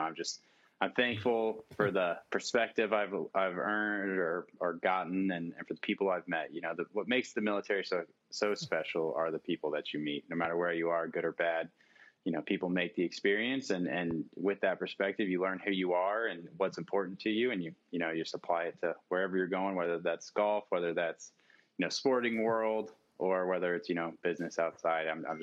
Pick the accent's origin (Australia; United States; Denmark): United States; Texas; I grew up in the Texas area.